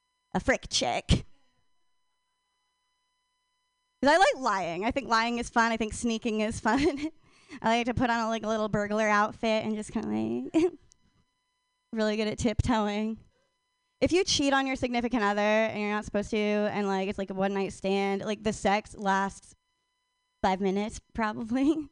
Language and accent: English; Portland, Oregon, United States; I'm from Portland. Everyone's poly.